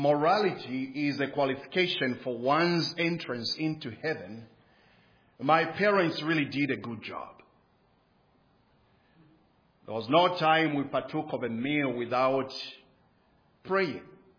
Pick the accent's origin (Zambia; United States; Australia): Zambia; I was born and bred in Zambia. I was born in a family of 12. I had 11 siblings.